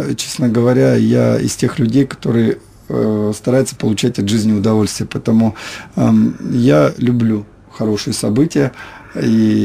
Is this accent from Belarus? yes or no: no; Simferopol, Crimea, Ukraine; я впервые снимался в городе Симферополе, в родном городе.